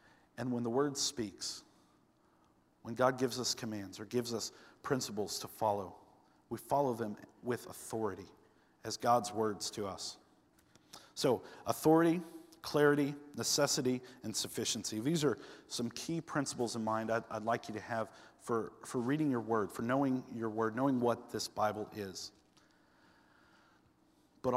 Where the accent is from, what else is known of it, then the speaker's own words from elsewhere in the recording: the South, United States; I'm Cajun. I'm not Cajun. Lindsay's Cajun. I'm from the South.